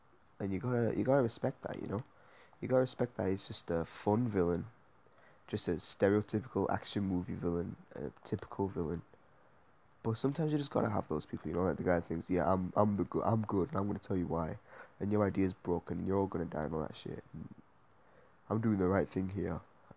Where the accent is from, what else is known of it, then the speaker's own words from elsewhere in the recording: England, United Kingdom; I'm obviously from England. If you can't tell, yeah, obviously, if you can't tell, but I'm from England, so it's kind of like close to home.